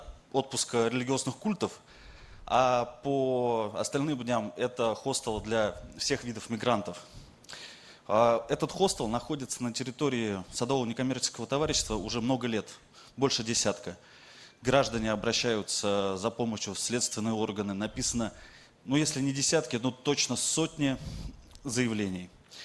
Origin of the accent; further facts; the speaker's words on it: Troitsk, Moscow, Russia; В моем родном городе Троицке, который находится в Новой Москве, прямо в черте города